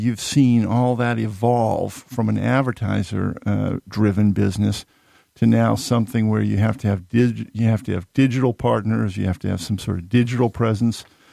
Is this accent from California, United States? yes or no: no; Boston, Massachusetts, United States; So back when I grew up in Boston.